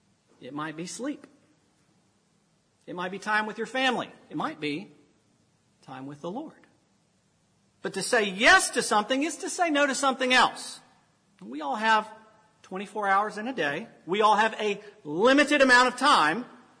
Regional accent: Dallas, Texas, United States; You know, I'm from Dallas, as some of y'all know. We're still in the Bible Belt, so similar neck of the woods.

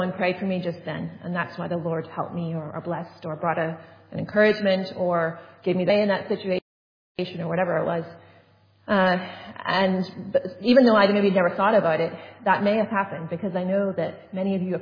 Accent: Northern Ireland, United Kingdom; because I'm from Northern Ireland

